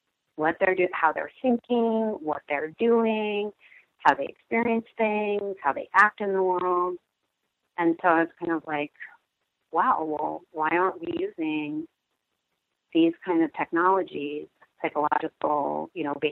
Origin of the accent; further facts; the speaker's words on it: New York City, New York, United States; also born or lived in Oakland; now in Seattle, United States; So I grew up in New York City, and then I was sort of bounced around a little, and then went to school in the Bay Area, lived in Oakland for a while, and then moved to Seattle 10 years ago.